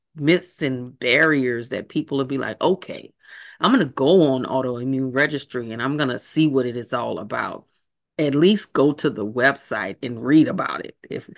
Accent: New Orleans, Louisiana, United States; I'm from New Orleans and most of my family is from the very deep south of Louisiana.

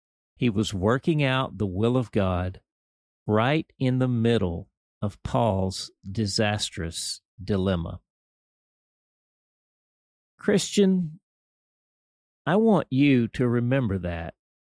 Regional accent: Dumas, Oregon, United States; also born or lived in Kentucky / Texas / Tennessee / Arkansas; then Pendleton, my mom and dad's home, about 10 miles away, then Dumas in Deschutes County, that's my hometown.

